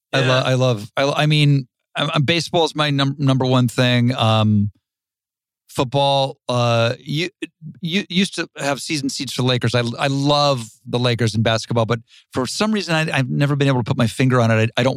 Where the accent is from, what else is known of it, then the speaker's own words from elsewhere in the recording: Dayton, Ohio, United States; No, I'm from the Midwest. I'm from Ohio.